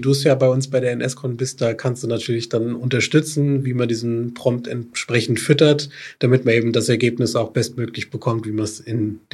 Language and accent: German; Germany; Ich als Deutscher guck auf deutsche Websites, wo ich eben dieses Angebot wahrnehmen kann.